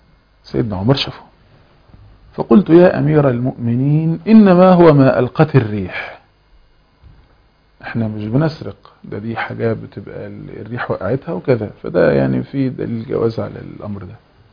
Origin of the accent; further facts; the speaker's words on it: Egypt; دي كلمة مشهورة عندنا في مصر، ممكن في الأرياف حتى كمان